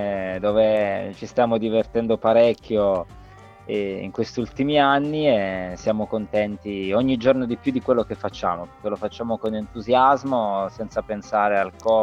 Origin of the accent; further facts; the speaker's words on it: Calabria, Italy; now in Turin, Italy; quando torno al paese, io adesso sono a Torino da anni, ma mi rendo conto che quando torno al paese giù in Calabria